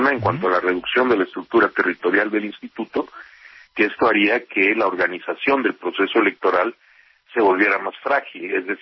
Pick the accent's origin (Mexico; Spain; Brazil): Mexico; Mérida, Yucatán; porque yo vengo de Mérida.